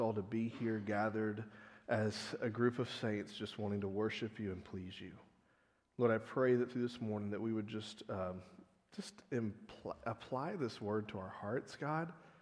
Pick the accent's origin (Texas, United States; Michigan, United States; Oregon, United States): Texas, United States; Now, in the South, I'm from Texas, okay, hence the orange.